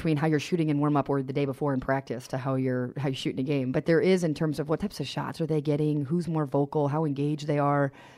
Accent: New Hampshire, United States; because I'm from New Hampshire

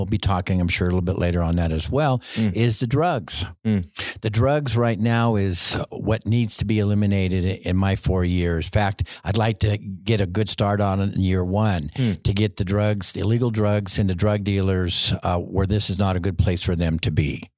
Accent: Pueblo, Colorado, United States; I was born and raised here in Pueblo. So Pueblo is part of who I am.

